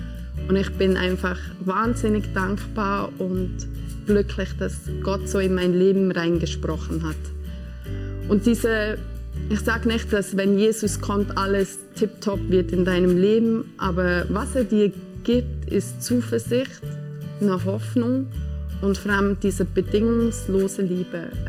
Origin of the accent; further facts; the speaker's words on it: Ins, Bern, Switzerland; Ich komme aus Ins